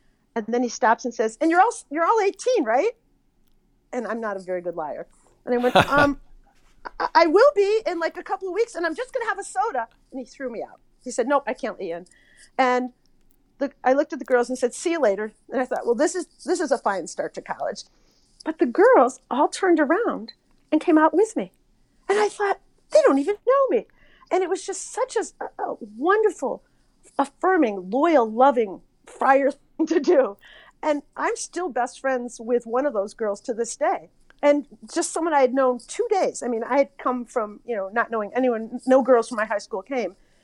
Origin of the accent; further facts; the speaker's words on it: Springfield, Massachusetts, United States; I'm from Springfield, Massachusetts.